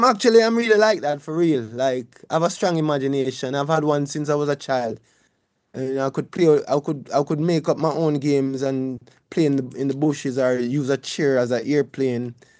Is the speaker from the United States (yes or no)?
no; Jamaica; I grew up in Jamaica